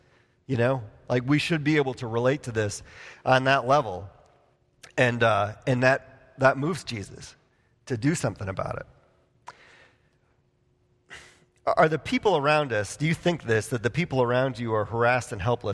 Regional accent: Wisconsin, United States; born there; I was born in Wisconsin. I was a couple hundred miles from being Canadian.

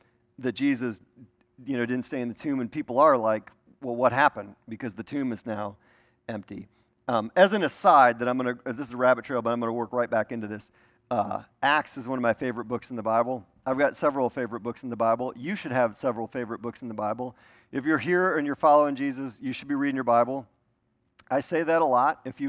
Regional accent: Milwaukee, Wisconsin, United States; I grew up in Milwaukee, outside Milwaukee

